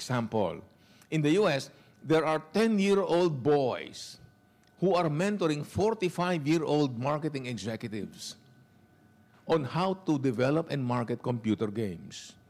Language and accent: English; Tagum, Davao Region, Philippines; So, I'm the expert in Tagum, all right? Not only of the territory, because it's my hometown, but how the church was birthed, okay?